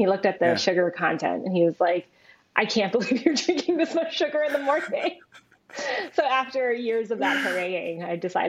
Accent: California, United States; So I grew up in Southern California. I am the daughter of 2 immigrant parents.

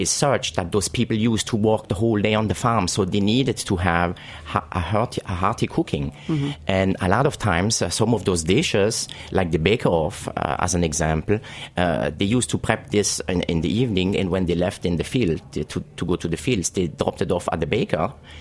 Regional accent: Grand Est, France; English is a second language; I grew up in Alsace, in Alsace region, in a very small town, about 1,500 people in the town, and I grew up on a farm.

